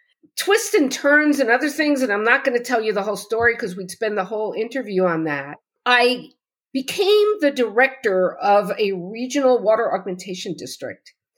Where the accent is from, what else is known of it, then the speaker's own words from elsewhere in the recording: New Jersey, United States; So I grew up in New Jersey, by the way